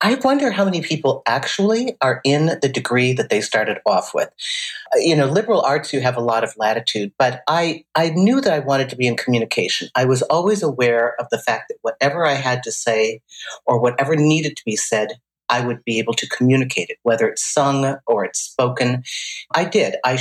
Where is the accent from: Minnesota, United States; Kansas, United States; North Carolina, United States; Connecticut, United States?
Minnesota, United States; St. Paul; And I was working with a jazz singer in Minnesota. I grew up in St. Paul.